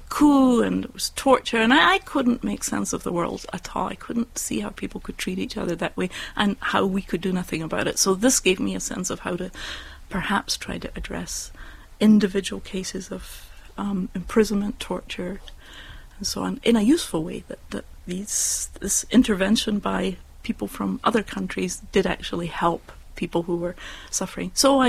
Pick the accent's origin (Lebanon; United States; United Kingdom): United Kingdom; Scotland; Well, I grew up in the United Kingdom.